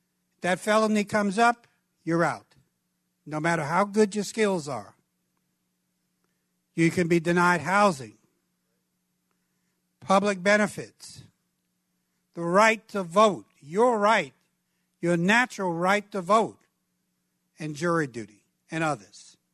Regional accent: Brooklyn, New York, United States; this goes back maybe 35 years to where I grew up in Brooklyn, New York.

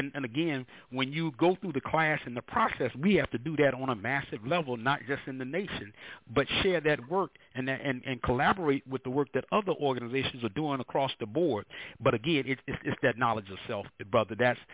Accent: St. Petersburg, Florida, United States; I grew up in St. Petersburg, Florida

